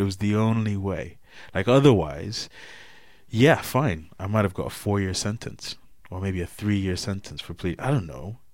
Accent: United Kingdom; because of the fact that I'm British in everything, bar having a passport

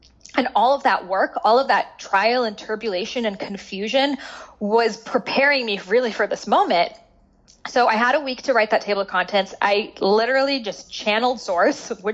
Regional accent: Boston, Massachusetts, United States; My dad is like MIT nerd. Like I grew up in Boston. Like no one was doing this kind of stuff.

